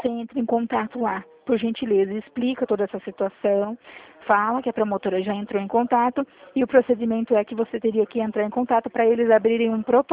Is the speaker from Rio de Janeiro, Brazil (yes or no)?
no; São Paulo, Brazil; eu sou aqui de São Paulo